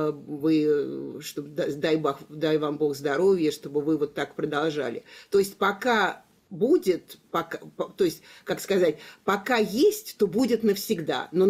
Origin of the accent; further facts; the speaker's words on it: Russia; Поскольку мы люди русские из России, то как русские из России у нас практически всегда кризис